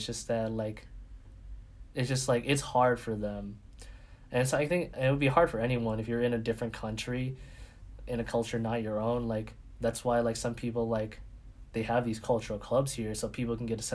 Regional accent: United States; It's, like, because you grew up in America, and you're born in America. I'm, like, yeah, I recognize that I'm American

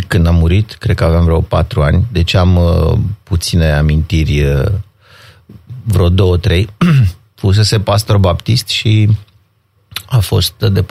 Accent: Bucharest, Romania; born there; Sunt bucureștean după naștere.

